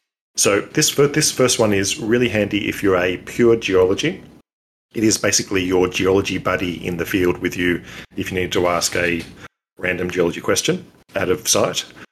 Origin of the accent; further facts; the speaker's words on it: Australia; As an Aussie